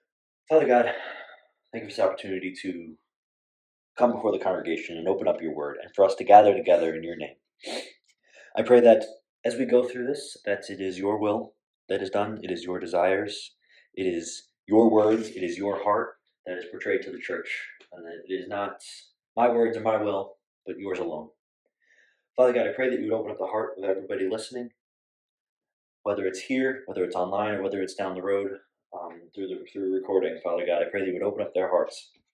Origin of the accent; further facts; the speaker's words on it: New York, United States; I'm your typical 27-year-old New Yorker, born and raised in New York, who's far too aggressive of a driver, and works in the city in construction.